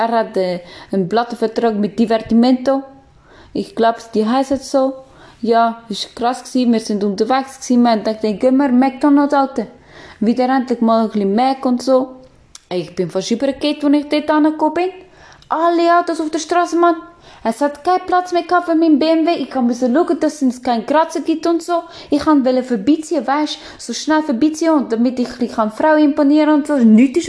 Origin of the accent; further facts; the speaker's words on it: Neuenhof, Aargau, Switzerland; Ich komme aus Neuenhof